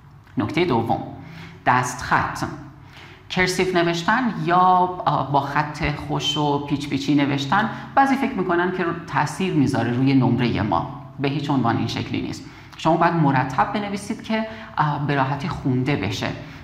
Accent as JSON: {"language": "Persian", "country": "Iran", "said": "ما ایرانی هستیم و مثل بقیه مسائل ممکنه تاثیر بذاره اینی که ما ایرانی هستیم روی نمرمون"}